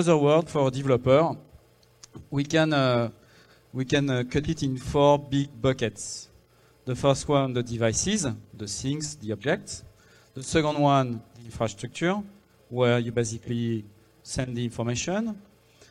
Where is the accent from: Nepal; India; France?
France; accent: French; English is a second language; So I will do it in English, okay? And you will have to get used to my French accent, but I will try to speak slowly.